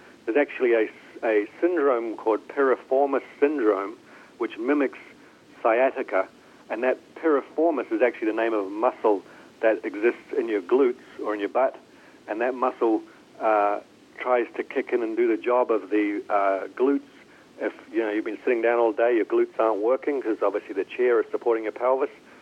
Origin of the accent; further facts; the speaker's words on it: New Zealand; I'm from New Zealand, and New Zealanders are called Kiwis, and Kiwis are pretty crazy.